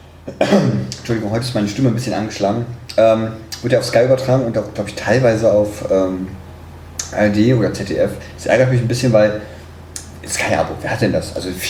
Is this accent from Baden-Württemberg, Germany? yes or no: no; Berlin, Germany; born or raised there